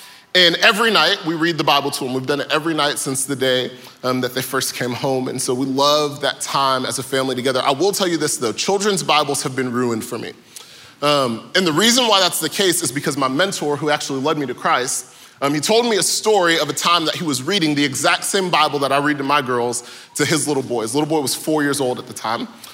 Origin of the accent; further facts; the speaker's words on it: Atlanta, Georgia, United States; A little bit about me. I am from Atlanta, born and raised.